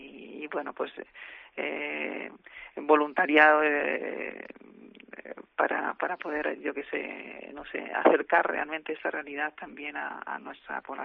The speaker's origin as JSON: {"language": "Spanish", "town": "Palencia", "region": "Castile and León", "country": "Spain", "said": "Como yo soy de Palencia"}